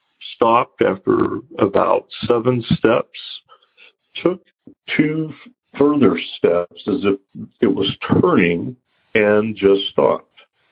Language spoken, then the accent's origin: English; Tennessee, United States; I'm originally from Upper East Tennessee, and I grew up in a haunted house.